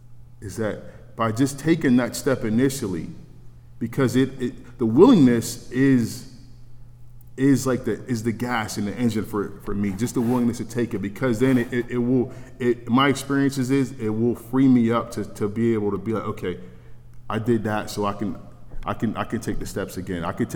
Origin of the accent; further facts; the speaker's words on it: Pittsburgh, Pennsylvania, United States; also born or lived in Mount Holly, New Jersey; And I grew up in Pittsburgh, but we lived in New Jersey for 2 years as a little boy in a project.